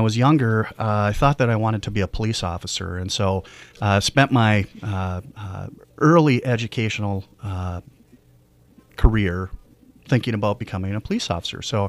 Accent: Eveleth, Minnesota, United States; So I'm originally from, or I'm from the Eveleth, Gilbert, Virginia area on the Iron Range. I'm a Eveleth High School graduate.

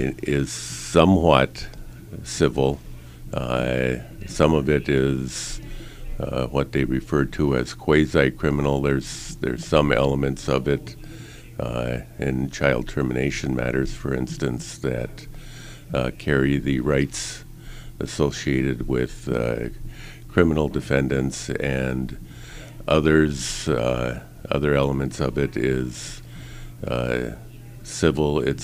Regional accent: Michigan, United States; I'm born and raised in the Copper Country. Married to a Copper Country girl. Essentially, the only time I was away from here was when I was getting my education.

